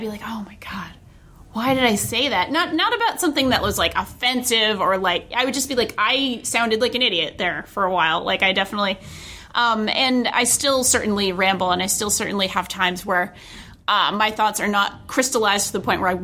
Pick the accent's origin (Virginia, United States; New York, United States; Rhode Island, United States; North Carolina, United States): Rhode Island, United States; For having a cool name that makes me think of my home state of Rhode Island. Good place. Good coffee milk.